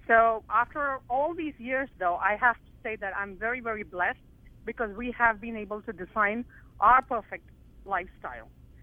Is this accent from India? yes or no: yes; India; I was born and raised in India.